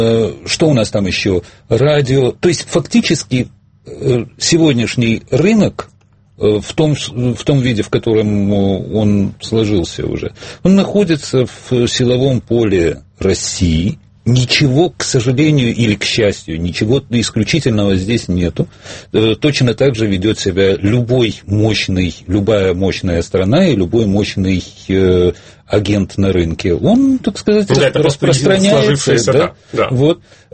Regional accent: Kyiv, Ukraine; я в Киеве вырос на Крещатике и в коммунальной квартире, и мелодией моего детства был идыш, еврейский язык, на котором говорила значительная часть населения города Киева.

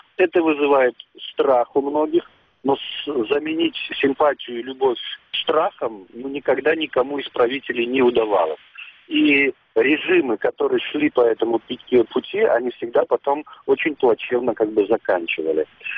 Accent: Crimea, Ukraine; мы, крымские татары, которые уже при своей жизни прошли через очень многие такие трагичные и тяжелые политические события

